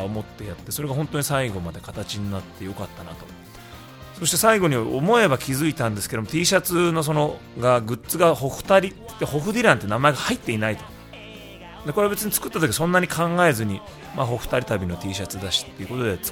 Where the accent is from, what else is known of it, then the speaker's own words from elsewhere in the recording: Harajuku, Tokyo, Japan; 原宿のあるギャラリーでやろうって、本当のね僕の地元なんでっていう